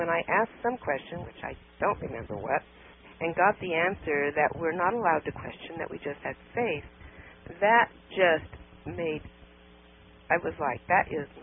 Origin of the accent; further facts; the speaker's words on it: Glendale, California, United States; born there; I was born here in California in Glendale when it was this lovely, lovely area with trolley cars and no smog.